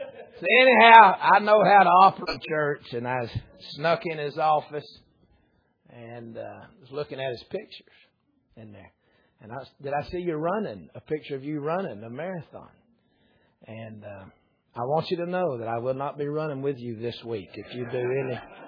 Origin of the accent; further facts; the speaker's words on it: Georgia, United States; But I'm from Georgia, people. They won't let me back home if I don't say something bad about a Yankee while I'm here.